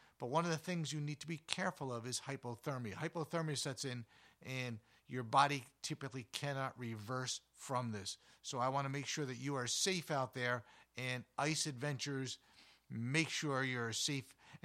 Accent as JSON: {"language": "English", "region": "Northeast", "country": "United States", "tie": "born or raised there", "said": "You know, my youth growing up in the Northeast, cold and a lot of snow."}